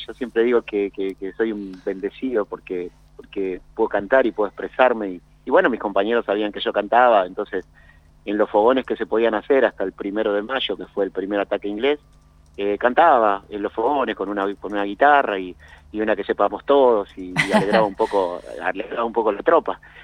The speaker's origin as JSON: {"language": "Spanish", "town": "La Matanza", "region": "Buenos Aires Province", "country": "Argentina", "said": "Yo soy de La Matanza, y bueno, me tocó ir un poco lejos de mi casa"}